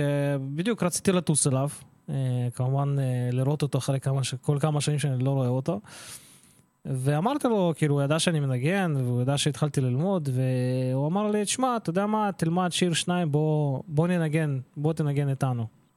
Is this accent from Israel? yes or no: no; Ukraine; אני נולדתי באוקראינה למשפחה של מוזיקאים